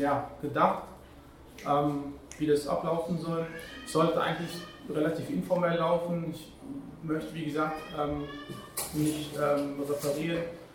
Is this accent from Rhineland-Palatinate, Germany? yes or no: no; Plettenberg, North Rhine-Westphalia, Germany; born there; ich bin 37 Jahre alt, ich bin verheiratet, zwei Kinder, bin geboren im Märkischen Kreis, im Sauerland, im Plettenberg.